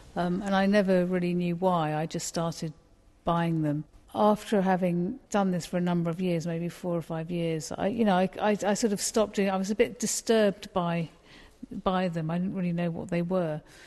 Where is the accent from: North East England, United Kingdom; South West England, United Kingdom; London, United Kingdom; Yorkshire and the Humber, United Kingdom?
London, United Kingdom; I grew up in London, but, you know, it was in Victorian streets